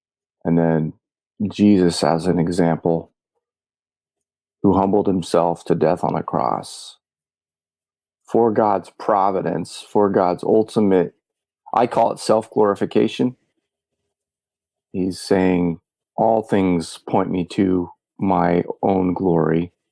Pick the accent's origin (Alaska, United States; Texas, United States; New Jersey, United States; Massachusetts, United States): Alaska, United States; Yeah, I'm from Alaska.